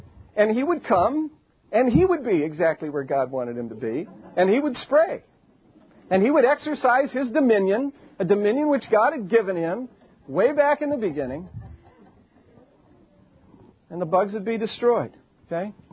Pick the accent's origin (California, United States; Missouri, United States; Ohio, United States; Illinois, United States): Illinois, United States; Chicago; I grew up near Chicago. I possess knowledge of the city of Chicago.